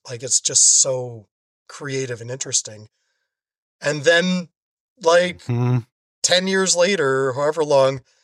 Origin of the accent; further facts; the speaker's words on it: Toronto, Ontario, Canada; being Canadian and being living in Toronto